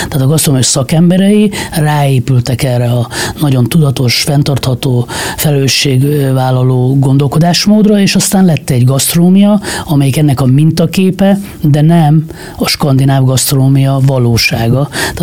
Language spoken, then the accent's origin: Hungarian; Hungary; mert én vidéki fiú vagyok, de nyugodtan mondhatom, most is vidéken élek, tehát a vidéki ember nem eszik ma Magyarországon étteremben sokat.